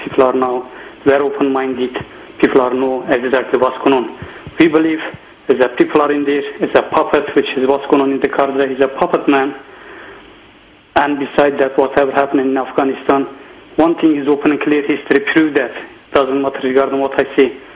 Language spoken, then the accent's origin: English; Turkey; now in Scotland, United Kingdom; I'm from Turkey. I've been living for a long time in Scotland.